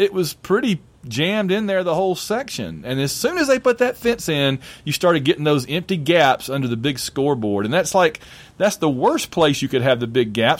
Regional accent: Sylacauga, Alabama, United States; They got married in Sylacauga, my hometown.

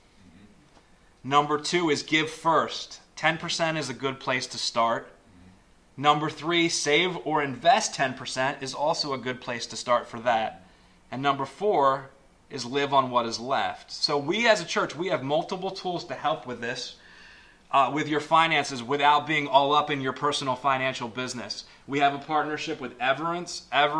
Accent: United States; Now, we're Americans. We love being Americans. America is awesome, and I'm grateful that I'm American.

